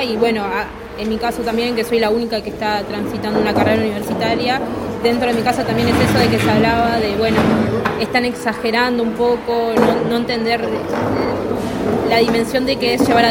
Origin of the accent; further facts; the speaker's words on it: Canelones, Uruguay; yo soy del interior, soy de Canelones, viajo, tengo casi 2 horas de viaje todos los días